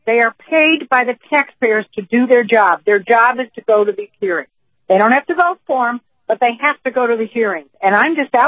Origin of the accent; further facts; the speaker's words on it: Cleveland, Ohio, United States; I don't know. I'm from Cleveland.